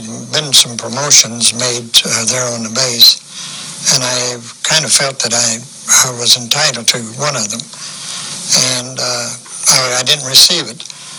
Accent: Alabama, United States; Well, I had gone over to see the congressman from my home state, Alabama.

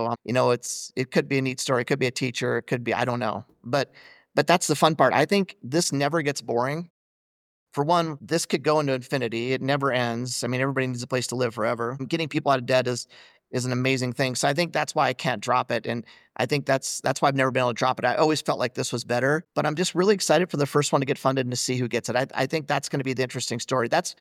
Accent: Montana, United States; And growing up in Eastern Montana, I had not been a lot of places. I didn't have a lot of interest in leaving there. I was really happy there.

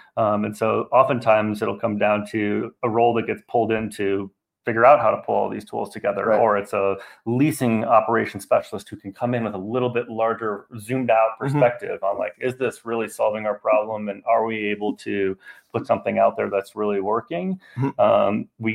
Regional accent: Minnesota, United States; I mean, I grew up in Minnesota. The Minnesota dream was I want a house, I want a car, and I want a yard, and I want a cabin up north.

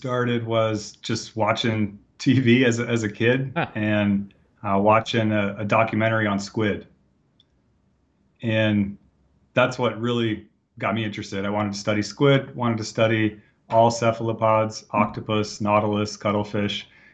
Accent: Phoenix, Arizona, United States; also born or lived in Houston; I was born in Houston, so pretty close to the ocean, you know, moved when I was about 6 months old, and somehow grew up in Phoenix wanting to be a marine biologist

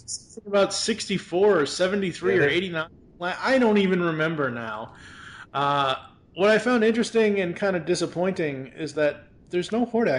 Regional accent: Boston, Massachusetts, United States; Maybe it's because I'm from Boston, but I just couldn't deal with that.

